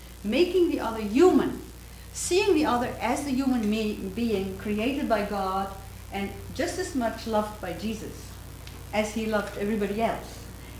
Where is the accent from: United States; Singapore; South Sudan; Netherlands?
Netherlands; I grew up in the Netherlands in a fiercely Calvinist village